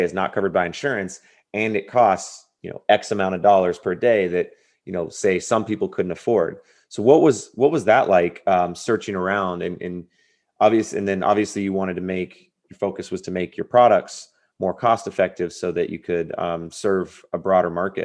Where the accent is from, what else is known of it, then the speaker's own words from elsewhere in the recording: California, United States; I grew up in Southern California, obviously playing football, and San Diego Chargers.